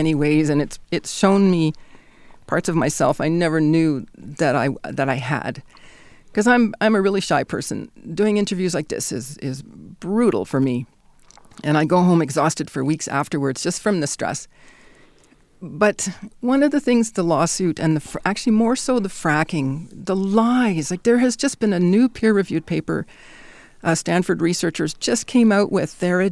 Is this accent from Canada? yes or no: yes; Canada; But as a scientist, I'm a Canadian scientist